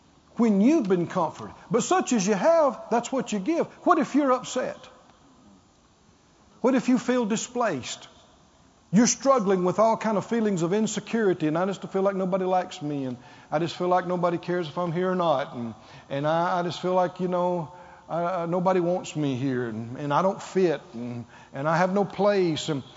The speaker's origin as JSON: {"language": "English", "region": "the South", "country": "United States", "said": "You can tell I'm from the South when I call a few names."}